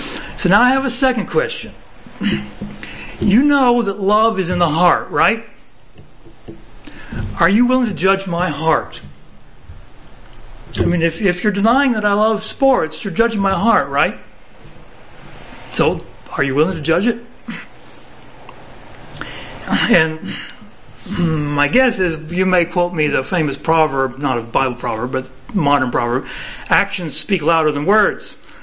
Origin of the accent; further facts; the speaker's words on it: Midwest, United States; also born or lived in Maine; Now, I grew up in the Midwest, and they didn't even know about hockey back when I was growing up. It wasn't until we moved to Maine that I was exposed to it.